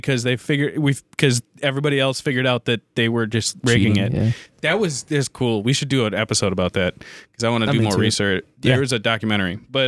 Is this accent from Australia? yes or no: no; Ireland; Dude, I'm Irish and you're kind of fucking with me right now.